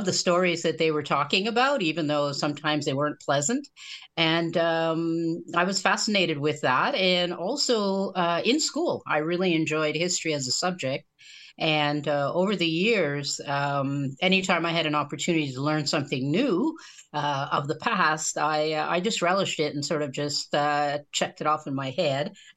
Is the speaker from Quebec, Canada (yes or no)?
yes; Montreal, Quebec, Canada; Actually, it was in the southwest. Today we call it Little Burgundy.